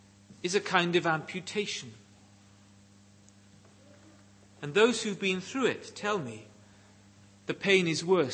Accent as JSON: {"language": "English", "region": "Wales", "country": "United Kingdom", "accent": "Welsh", "said": "I'd gone to the wrong kind of school, and to my shame, I was trying to eradicate my Welsh accent."}